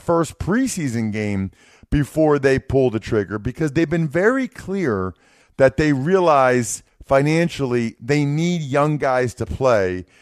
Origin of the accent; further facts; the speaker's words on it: Wyomissing, Pennsylvania, United States; Alex Anzalone, right, who's from my hometown, Wyomissing